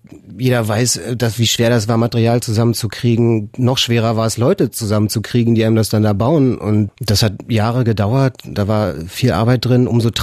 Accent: Berlin, Germany; Ich bin weggezogen 98, als meine Kinder geboren wurden, und auch da war mir der Bezirk schon fremd, und heute bin ich eigentlich wirklich fast nie mehr im Prenzlauer Berg.

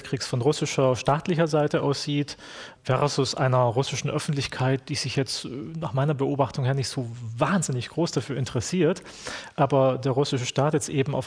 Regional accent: Rhineland, Germany; wenn bei uns im Rheinland die Jecken irgendwie die Korken knallen lassen

